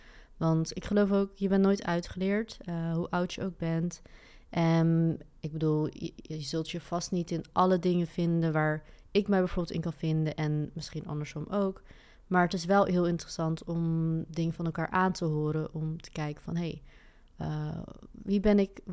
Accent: Westervoort, Gelderland, Netherlands; Ik ben opgegroeid in Westvoort. Dat is een dorpje vlakbij Arnhem in Gelderland.

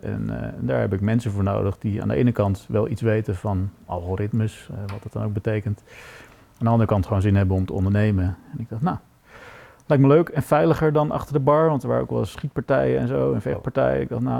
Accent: Amsterdam, North Holland, Netherlands; dat begon in Amsterdam, waar ik geboren ben en nog steeds woon.

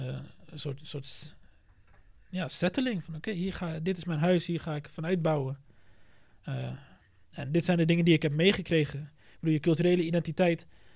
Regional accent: Netherlands; Ik heb wel zeg maar roots erin en ik heb dingen uit mijn familie meegekregen. Maar voor het grootste deel ben ik gewoon Nederlands eigenlijk. Mm. Ik ben in Nederland opgegroeid met Nederlandse televisie.

